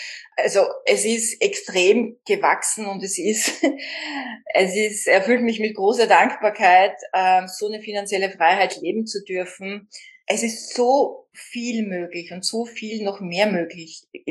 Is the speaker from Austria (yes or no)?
yes; Vienna, Austria; Und bei uns in Österreich schon gar nicht. Und in Wien.